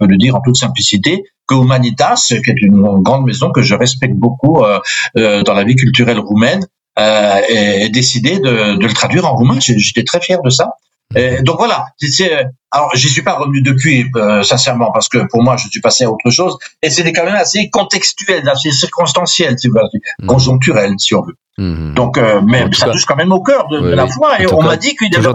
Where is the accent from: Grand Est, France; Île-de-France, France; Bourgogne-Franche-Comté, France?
Grand Est, France; first language Alsatian; French is a second language; now in Rome, Italy; La France commence à me manquer un petit peu, l'Alsace me manque, figurez-vous, et ma langue maternelle alsacienne, que je peux parler avec personne à Rome